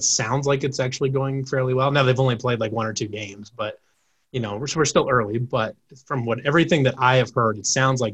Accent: Iowa, United States; I grew up in Eastern Iowa and I still live in Eastern Iowa

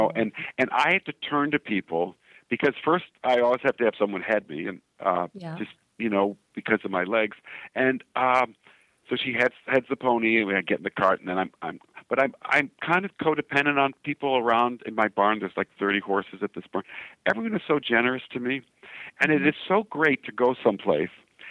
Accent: Chicago, Illinois, United States; My dad sold cattle at the Chicago Stockyards. I grew up in Chicago

